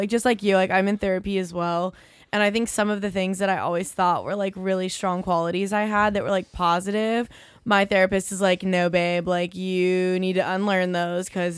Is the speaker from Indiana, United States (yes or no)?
yes; Terre Haute, Indiana, United States; I grew up in Terre Haute and my mom and dad moved us from, it was like downtown Terre Haute